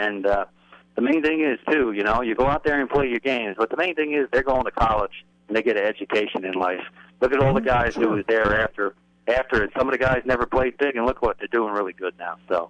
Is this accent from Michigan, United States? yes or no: no; Roselle Park, New Jersey, United States; and I'm from Roswell Park, New Jersey.